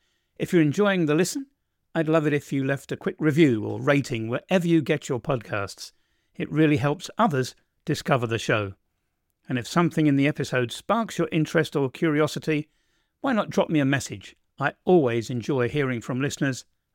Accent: England, United Kingdom; moved away as an adult; now in Balkans; I'm an Englishman in the Balkans and I'm over 70 and I've been living here for over 25 years.

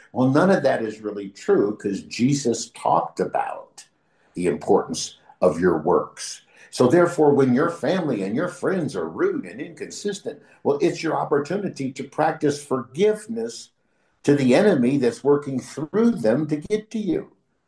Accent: United States; moved away as an adult; now in Negril, Jamaica; sabbatical that brought me to Negril, Jamaica, where I live now. I'm from America, but I live here where I do my missionary work.

